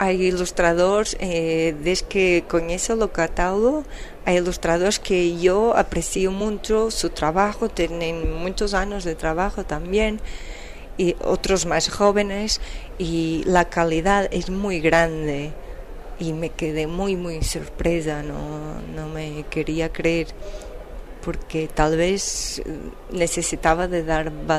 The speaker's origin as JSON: {"language": "Spanish", "region": "Viana do Castelo", "country": "Portugal", "second_language": "Spanish", "said": "Soy de Viana do Castelo y de un pueblo llamado Cajeso, que es una ciudad entre Porto y Vigo, pero estoy mayoritariamente en Porto. Uh-huh. Es mi ciudad de elección."}